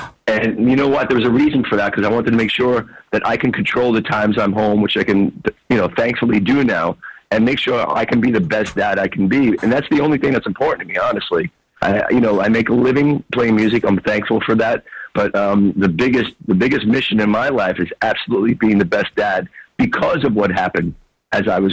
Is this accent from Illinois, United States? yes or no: no; New York City, New York, United States; You know, when I grew up in the Bronx, New York.